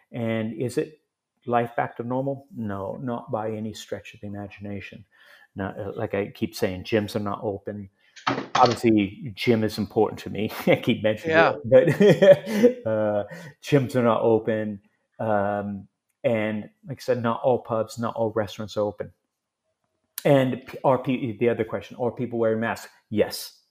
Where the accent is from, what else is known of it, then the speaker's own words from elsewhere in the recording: United States; now in United Kingdom; I am American through and through, even though I live here, right?